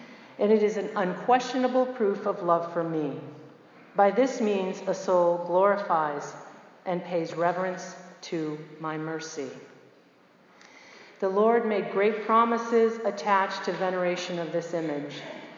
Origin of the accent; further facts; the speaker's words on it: Florida, United States; has anybody been to Florida or from Florida? I'm from Florida.